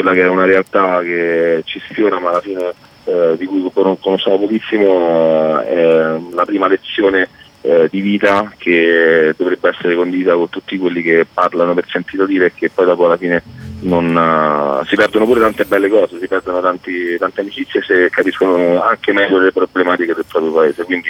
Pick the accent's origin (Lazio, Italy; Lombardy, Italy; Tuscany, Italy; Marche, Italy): Lazio, Italy; Frascati; Sì, sono di Frascati, sto appoggiato là.